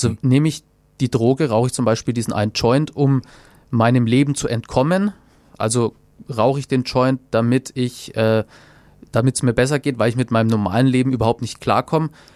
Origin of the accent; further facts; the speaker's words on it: Nuremberg, Bavaria, Germany; Hallo, genau, ich komme aus Nürnberg.